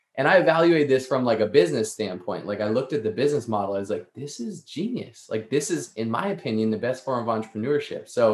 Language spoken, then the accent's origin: English; Boston, Massachusetts, United States; But to backtrack before then, I grew up in the Northeast in the Boston area.